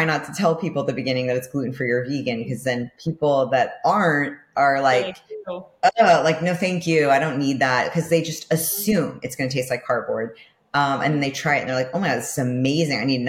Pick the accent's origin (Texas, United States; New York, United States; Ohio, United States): New York, United States; New York City; So I'm from, born and bred New York City, like Upper West Side, and my family was a family of foodies.